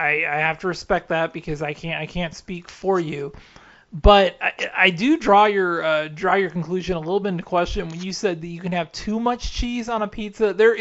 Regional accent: Hutchinson, Kansas, United States; because, you know, we're from Hutch, and so, you know, going back in that day, it was like if we weren't eating out in Hutch

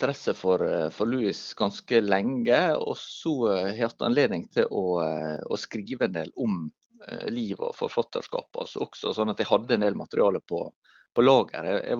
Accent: Møre og Romsdal, Norway; now in Bergen, Norway; Jeg jo egentlig remøværing, så jeg har vokst opp I Trærøy og bodde der til, ja, jeg var ferdig på videregående, og det synes jeg ikke så lenge siden, men det visst 25 år. Så nå jeg bodde I Bergen og på Sotra

